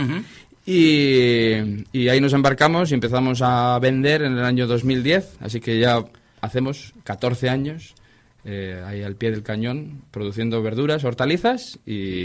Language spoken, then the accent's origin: Spanish; Bien Aparecida, Cantabria, Spain; mi infancia transcurrió en la Bien Aparecida, que es donde tengo ahora mismo el proyecto del amigo Artuca, donde está la huerta, y transcurrió entre vacas, porque mis padres eran ganaderos